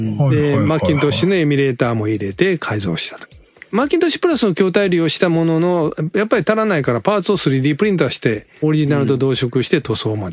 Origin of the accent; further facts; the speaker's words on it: Takaishi, Osaka, Japan; 大阪製油所、過去大阪府高石市の一石油生産施設って、うちの地元でしたね。